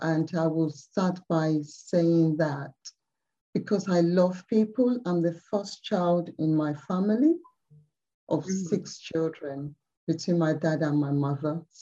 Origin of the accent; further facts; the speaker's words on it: Nigeria; also born or lived in Manchester, United Kingdom; now in United Kingdom; So I came back to the UK. I'm a Mancunian by birth. That means I was born in Manchester, but grew up in Nigeria, Africa.